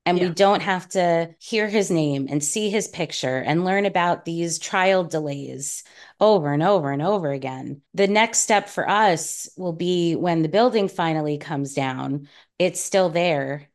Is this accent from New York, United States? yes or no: yes; New York, United States; And, you know, I know I grew up in New York.